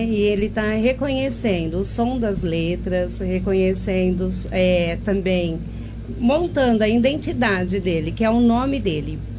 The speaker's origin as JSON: {"language": "Portuguese", "town": "Jaboticabal", "region": "São Paulo", "country": "Brazil", "said": "Já tem uns 4 anos, né, que eu trabalho aqui na prefeitura daqui. Eu sou de Jabuticabal."}